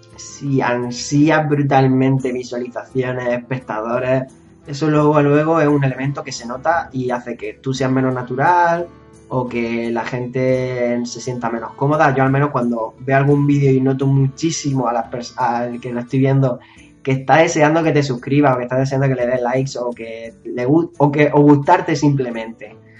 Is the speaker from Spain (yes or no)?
yes; Spain; si soy español